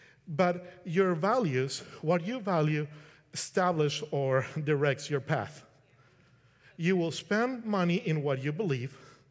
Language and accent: English; Colombia; I'm from Colombia, by the way.